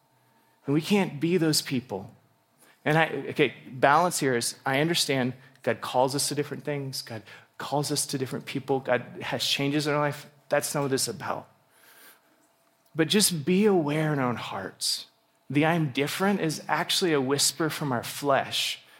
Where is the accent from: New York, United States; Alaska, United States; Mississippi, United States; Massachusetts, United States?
Alaska, United States; I the only thing I can compare it to, I grew up in Alaska.